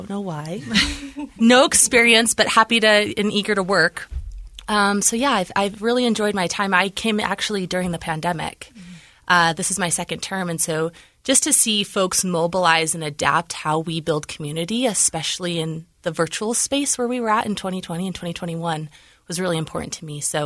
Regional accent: Utah, United States; I am a native of Utah. And I grew up in Davis County. So coming down to Salt Lake was like the big deal. Lots of buildings. It was very exciting. I was out by like cows and everything.

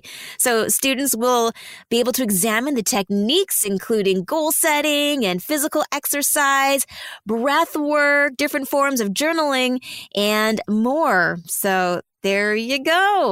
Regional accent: Alberta, Canada; Now, I'm from Alberta

